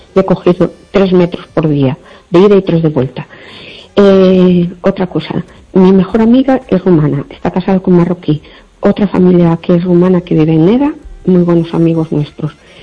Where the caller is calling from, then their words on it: Berlin, Germany; de Berlín